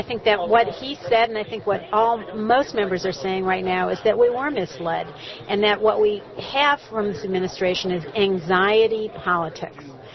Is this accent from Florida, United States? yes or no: no; Ohio, United States; I'm originally from Ohio and am working very closely with the gubernatorial and Senate candidates, Tom Strickland and Sherrod Brown.